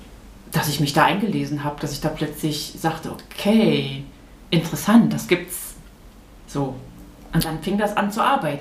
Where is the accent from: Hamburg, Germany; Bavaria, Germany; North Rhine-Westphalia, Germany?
North Rhine-Westphalia, Germany; Ich bin in Nordrhein-Westfalen groß geworden.